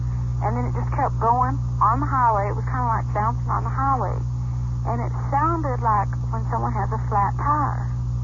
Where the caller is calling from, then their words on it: Farmington, New Mexico, United States; From Farmington, New Mexico.